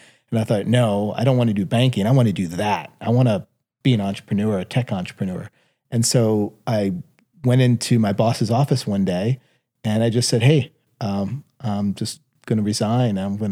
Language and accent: English; New York, United States; I grew up in New York